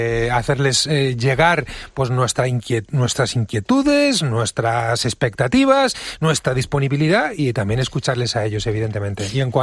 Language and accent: Spanish; Madrid, Community of Madrid, Spain; Yo soy un madrileño de pura cepa, pero con una raíz cántabra clarísima.